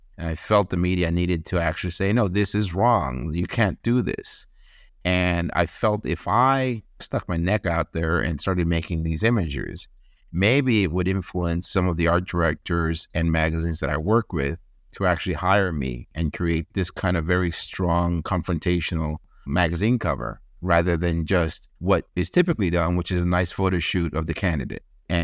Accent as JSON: {"language": "English", "country": "Cuba", "tie": "born or raised there", "said": "I grew up in Cuba as a kid where if someone punched you, you punched him back. I wasn't raised to be gentle."}